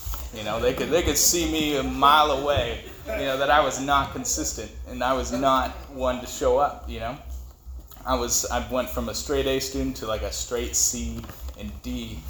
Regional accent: San Diego, California, United States; I'll start off by saying I'm not originally from here. I grew up in San Diego.

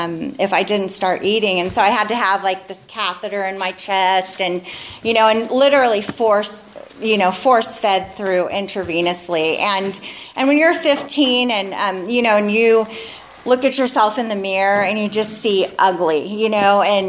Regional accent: Goleta, California, United States; I grew up in Goleta and then, but Santa Barbara, same thing.

